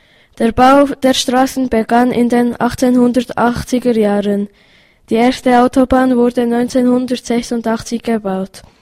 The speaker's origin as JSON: {"language": "German", "country": "Tunisia", "said": "Ich komme ursprünglich aus Tunesien. Deshalb erzähle ich etwas über dieses Land."}